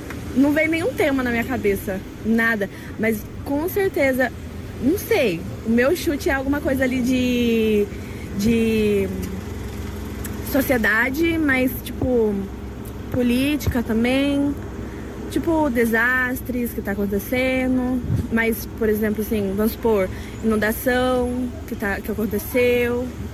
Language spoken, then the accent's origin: Portuguese; São Paulo, Brazil; Como eu sou de São Paulo, eu achei ela um pouco difícil